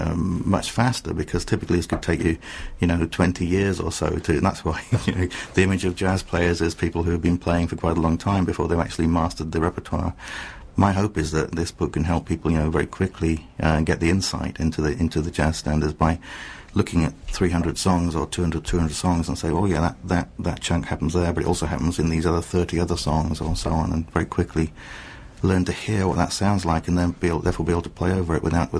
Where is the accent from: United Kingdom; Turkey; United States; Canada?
United Kingdom; York, Yorkshire and the Humber; I was just lucky because I grew up in Yorkshire, in York